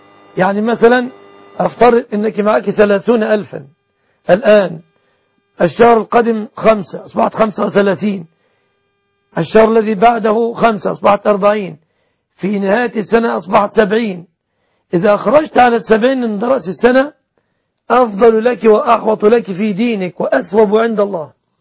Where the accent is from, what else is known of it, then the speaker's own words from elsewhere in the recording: Egypt; بلادنا مصر